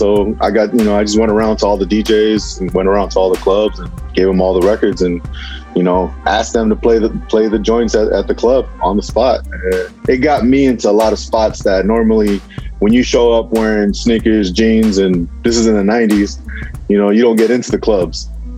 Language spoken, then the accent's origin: English; San Diego, California, United States; I'm from San Diego.